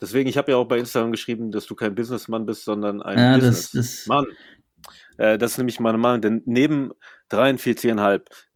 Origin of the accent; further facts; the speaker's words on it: Germany; Ich bin ja immerhin in Deutschland aufgewachsen.